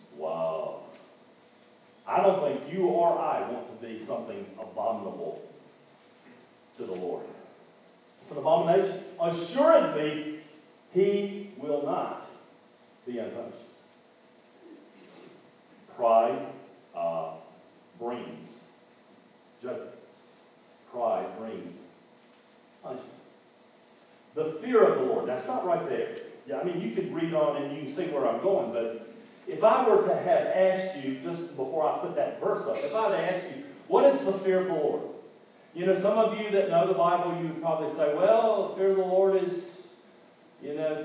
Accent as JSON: {"language": "English", "region": "North Carolina", "country": "United States", "tie": "born or raised there", "said": "I grew up outside of the University of North Carolina, okay?"}